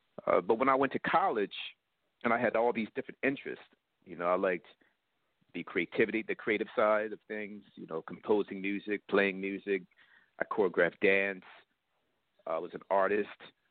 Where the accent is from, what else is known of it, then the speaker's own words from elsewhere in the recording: Baltimore, Maryland, United States; when I growing up in Baltimore, interesting enough, I had